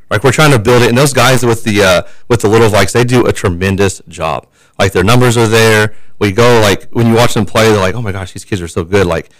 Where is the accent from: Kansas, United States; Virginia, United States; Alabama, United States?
Kansas, United States; Parsons; I'm going to keep swinging. I'm from Parsons. I love this place. I bleed blue and gold.